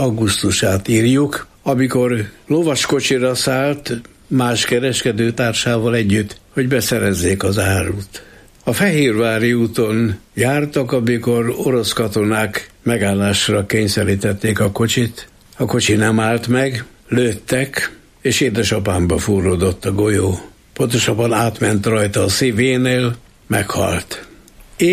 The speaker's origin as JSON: {"language": "Hungarian", "town": "Zirc", "region": "Veszprém County", "country": "Hungary", "tie": "born there", "also_born_or_lived": "Budapest", "said": "Zirszen születtem, a Cisserciek nagyvárosában, a Bakony fővárosában, és az az érdekes, hogy minden nyáron aztán ott is nyaraltam, Pestről Zirszre mentünk"}